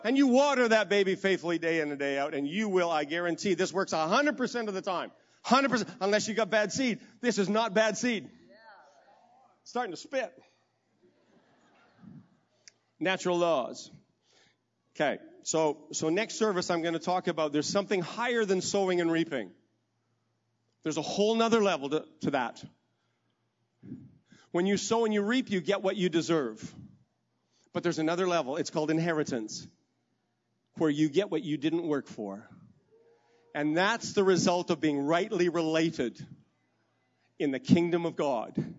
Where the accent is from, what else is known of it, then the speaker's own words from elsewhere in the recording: Saskatchewan, Canada; I'm a farmer from Saskatchewan.